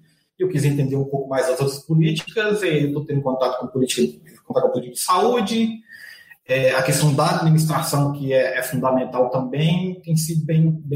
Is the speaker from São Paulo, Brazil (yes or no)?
no; Minas Gerais, Brazil; accent: more Bahian than Belo Horizonte; mineiro lá do Norte de Minas, então sou mineiro com um sotaque muito mais baiano do que para o mineiro de Belo Horizonte